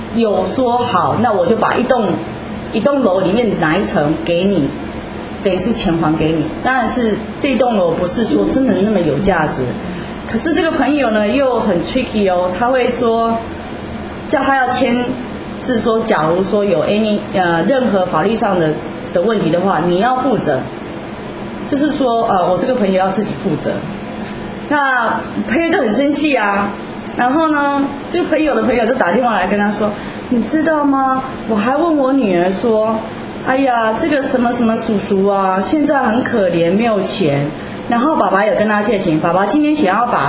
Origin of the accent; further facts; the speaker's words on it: Taiwan; accent: Taiwanese; 我们台湾话中点了讲